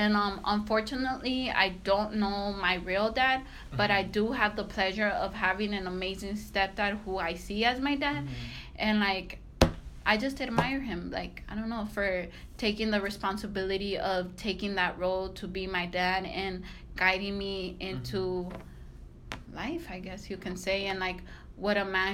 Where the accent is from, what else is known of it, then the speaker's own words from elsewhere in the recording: Phoenix, Arizona, United States; born there; I was born in Phoenix, Arizona, May 22nd, 1996.